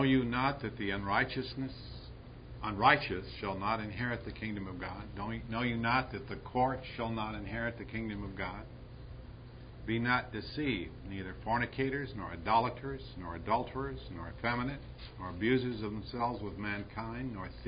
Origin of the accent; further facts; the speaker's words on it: Arizona, United States; And around where I grew up in Arizona, gold was these little nuggets